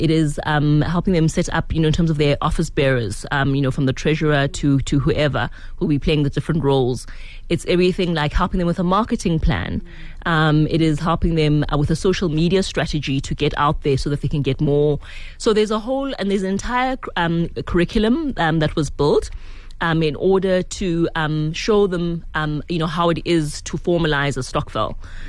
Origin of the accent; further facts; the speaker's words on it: Soweto, Gauteng, South Africa; I grew up in Soweto.